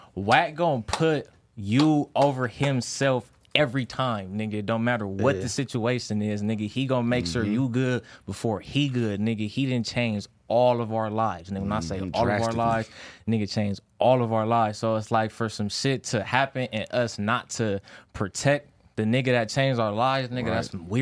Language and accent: English; California, United States; And I'm from the other valley. I'm from the Antelope Valley.